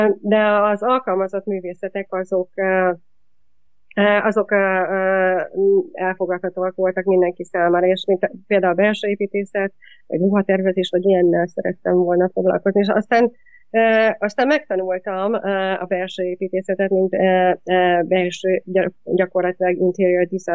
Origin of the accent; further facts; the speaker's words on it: Szeged, Csongrád-Csanád, Hungary; born there; Szegeden születtem, de ott éppen nem jártam iskolával, leszámítva a középiskoláig.